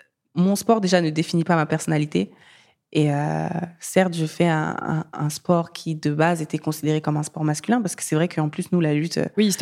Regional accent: Mali; now in France; moi, je suis malienne française.

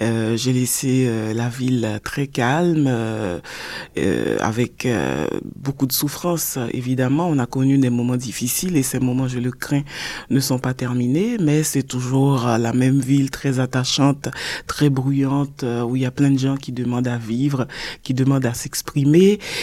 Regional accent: Port-au-Prince, Ouest, Haiti; born there; je suis née à Port-au-Prince, à l'hôpital public. Donc, je suis une Port-au-Princienne pure et dure.

